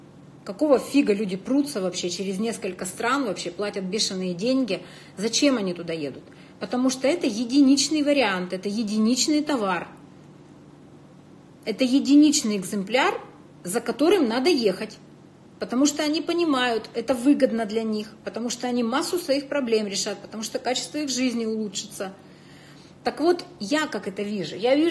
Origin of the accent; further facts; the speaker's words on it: Krasnoyarsk, Krasnoyarsk Krai, Russia; Вы правда из Красноярска? Ну, он смотрит там красноярские номера. Я говорю, ну да.